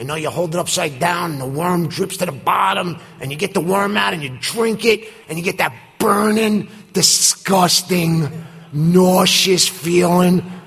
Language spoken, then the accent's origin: English; Brooklyn, New York, United States; I grew up in Brooklyn. Place called Canarsie. I live in Park Slope now. I grew up in Canarsie. I was like that red-headed Jewish stepchild in a predominantly Italian neighborhood at the time.